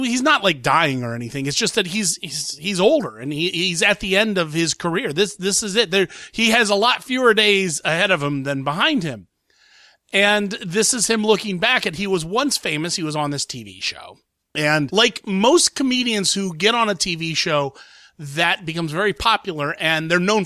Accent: Columbus, Ohio, United States; It's opening in my hometown, Columbus, Ohio, this weekend and around the state of Ohio.

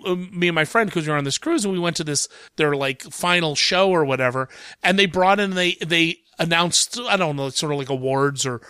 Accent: Midwest, United States; I'm from the Midwest.

